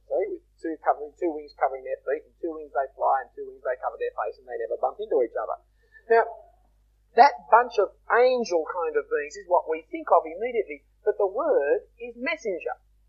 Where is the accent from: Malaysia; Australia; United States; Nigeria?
Australia; accent: broad Australian; will apologise my broad Australian accent